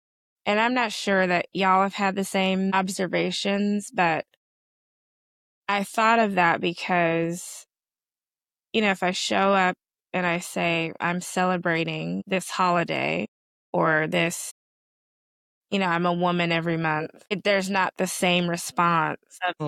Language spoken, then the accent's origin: English; Los Angeles, California, United States; I am from Los Angeles. I did used to ride up and down the Shaw.